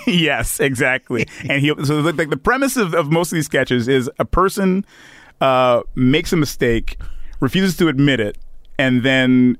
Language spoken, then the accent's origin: English; Detroit, Michigan, United States; He's from Detroit. You know, so we're all from Detroit.